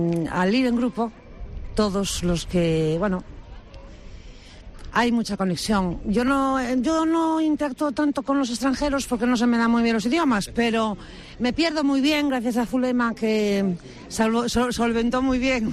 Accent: Lugo, Galicia, Spain; Yo soy de Lugo.

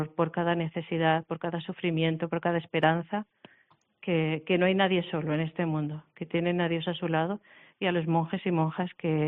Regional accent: Community of Madrid, Spain; now in Canary Islands, Spain; soy madrileña. Llevo en Canarias 27 años, ya soy casi canaria, o sin casi.

